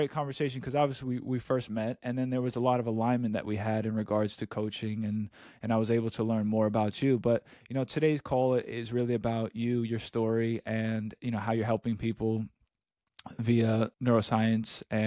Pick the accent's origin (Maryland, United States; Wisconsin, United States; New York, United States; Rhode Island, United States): New York, United States; And I'm from New York, and saying something like that, it's probably the best that I've been to.